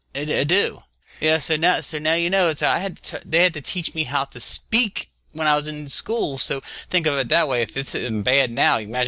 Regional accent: the South, United States; Now, seriously, I'm from the South, so we say things wrong all the time.

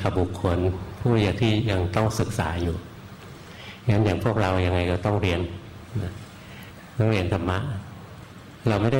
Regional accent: Bangkok, Thailand; บ้านเกิดหลวงพ่ออยู่แถวนี้แหละอยู่แถววรจักรนี่เองตอนเด็กๆ เดินผ่านโรงพยาบาลกลางเป็นประจำเลย

